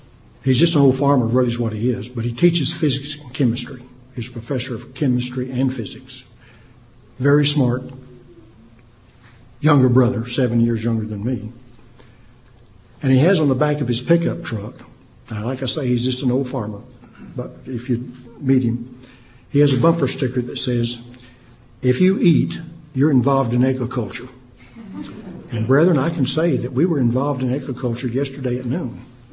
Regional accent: Texas, United States; So I'm from West Texas.

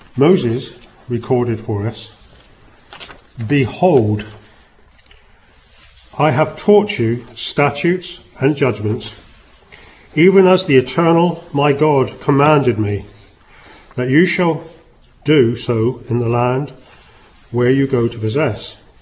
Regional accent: South West England, United Kingdom; I'm not Jewish. I'm Cornish. We're much more careful with money than Jews.

